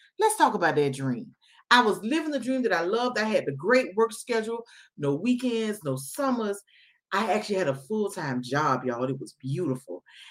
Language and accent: English; Miami, Florida, United States; I am born and raised from Miami-Dade. Yes, you know, y'all know how to go. Born and raised in Miami-Dade County 305. That's me.